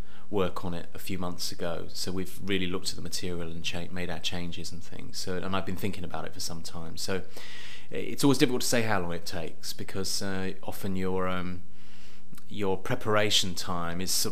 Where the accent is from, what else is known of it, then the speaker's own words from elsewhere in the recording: London, United Kingdom; born there; I was born in London, born in Hackney. And so that was my background, really.